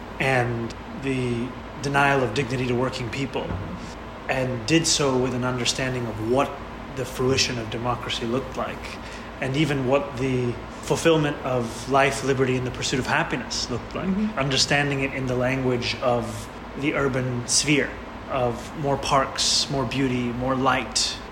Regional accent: New York, United States; And what I have found as a New Yorker is that the thing New Yorkers hate more than a politician they disagree with is one that they can't trust.

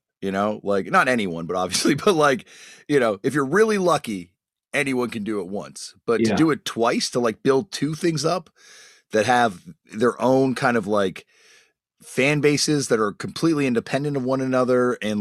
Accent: Toronto, Ontario, Canada; And I'm like, "Oh, we're from Toronto."

